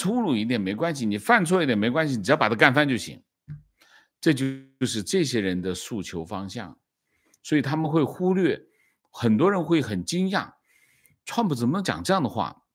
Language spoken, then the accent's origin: Chinese; China; 我中国人的丛林社会和其他的丛林社会还有些区别。